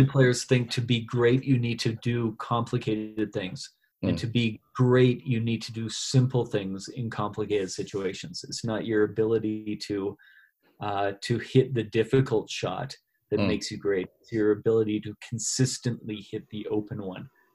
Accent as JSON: {"language": "English", "town": "Calgary", "region": "Alberta", "country": "Canada", "said": "Well, that was my third time being in Australia, and it was amazing for me the first time that I came coming from Canada"}